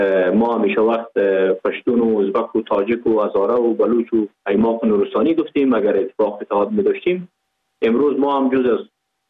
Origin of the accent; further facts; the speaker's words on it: Pakistan; ما در اینجا بزرگ شدیم، در اینجا به دنیا آمدیم، ما در افغانستان چی کنیم؟ ما از افغانستان نیستیم، ما از پاکستان هستیم